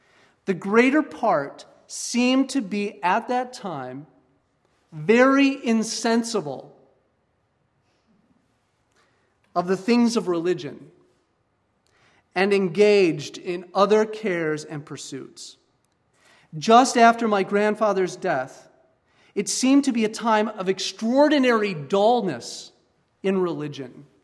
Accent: Minnesota, United States; I come from the Twin Cities, and I just don't understand the allure of Walmart on a Friday night. I guess I'm too northern for that.

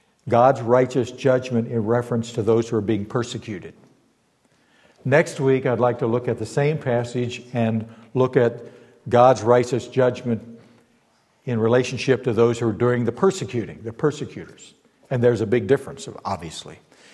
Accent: United States; We're born and raised in the West and in America, for which I am grateful.

